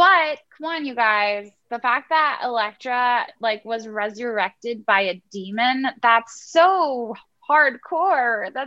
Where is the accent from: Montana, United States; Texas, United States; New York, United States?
Texas, United States; Houston; So first off, I'm from Houston. I don't like hurricanes.